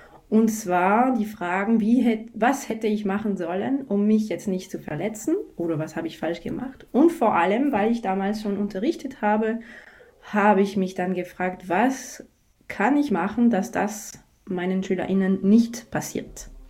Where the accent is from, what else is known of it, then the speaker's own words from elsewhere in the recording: France; German is a second language; also born or lived in Germany; now in Bregenz, Austria; Ich komme aus Frankreich, das hört man sicher schon. Ich habe in Deutschland studiert und jetzt lebe ich eben in Bregenz.